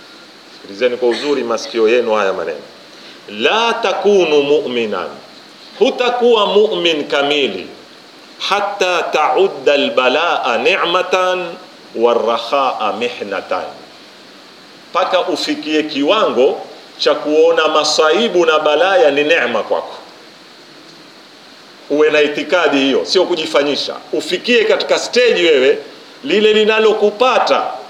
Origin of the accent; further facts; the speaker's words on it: Kenya; Sijui usemi huu huku unatumika kule kwetu Kenya, watumika huo.